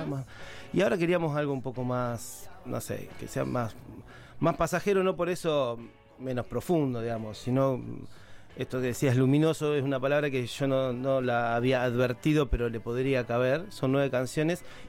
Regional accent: Rauch, Buenos Aires Province, Argentina; La mayoría somos de Rauch, provincia de Buenos Aires

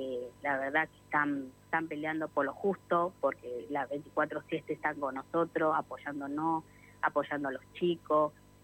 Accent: Moreno, Buenos Aires Province, Argentina; Yo soy de Moreno.

